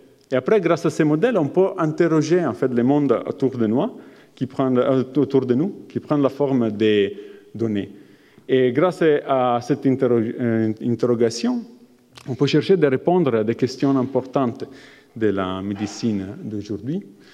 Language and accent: French; Provence-Alpes-Côte d'Azur, France; Je viens de la Côte d'Azur.